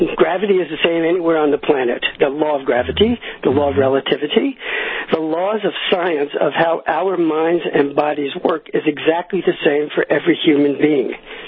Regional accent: New York, United States; Well, I grew up outside of New York in the Jewish tradition, as many young Jewish kids in back in the 60s.

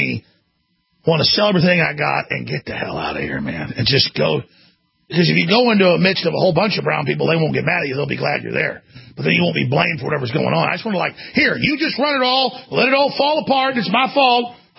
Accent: Dallas, Texas, United States; Dude, I had over 50 racist black people physically attack me when I was growing up in Dallas.

